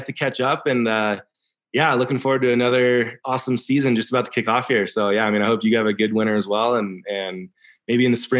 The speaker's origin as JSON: {"language": "English", "town": "Alpine Meadows", "region": "California", "country": "United States", "tie": "born or raised there", "said": "when I was a kid, growing up in Alpine Meadows, our backyard was like a perfect little ski hill."}